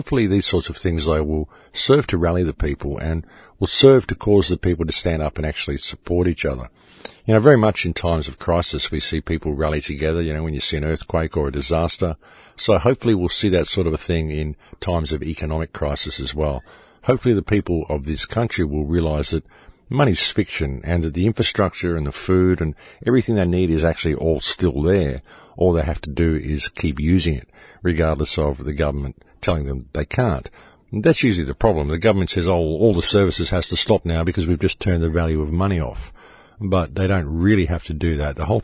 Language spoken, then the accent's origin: English; Australia; would fly me to Sydney and hand me over to another flight attendant who would then fly me back to my hometown.